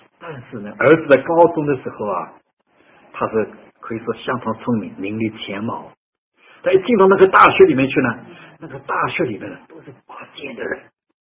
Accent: China; now in Vancouver, Canada; 尤其我们中国人啊，在这个洋人的国家里边呢，我们是占少数民族啊

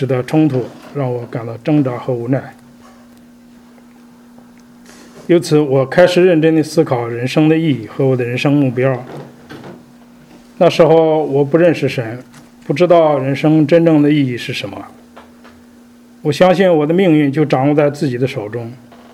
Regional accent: China; 我是出生在中国一个贫穷的农民家庭，从小接受无神论的教育

